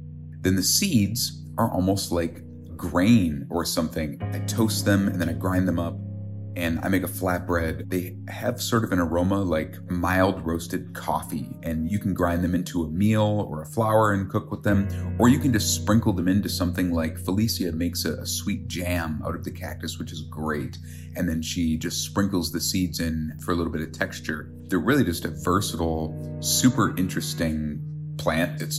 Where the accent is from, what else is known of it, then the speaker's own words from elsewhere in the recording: Minnesota, United States; now in Wisconsin, United States; I'm a chef from Minnesota. Now I live in Wisconsin.